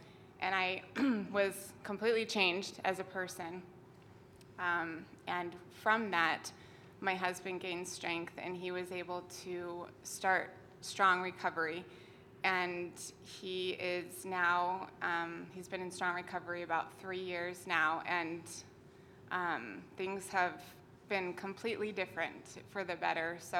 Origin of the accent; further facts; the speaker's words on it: Dallas, Texas, United States; I'm from Dallas, Texas.